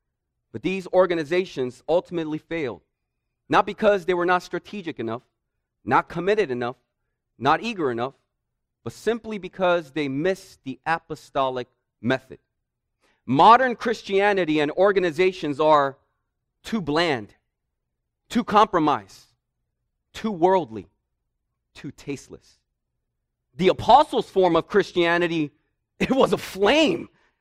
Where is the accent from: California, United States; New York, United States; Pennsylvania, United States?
California, United States; But I grew up in the Bay during their years of not only a championship drought